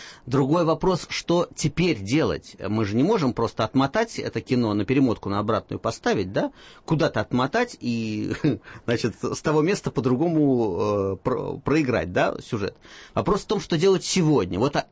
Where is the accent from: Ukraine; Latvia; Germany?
Latvia; Saulkrasti, Saulkrasti Municipality; я детство провел в Сулкрастах, да, под Ригой.